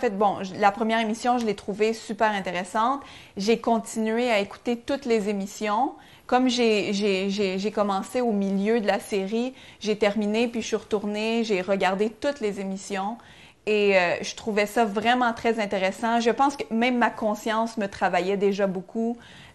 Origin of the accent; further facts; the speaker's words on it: Quebec, Canada; en tant que Québécois, on connaît pas vraiment c'est quoi la Bible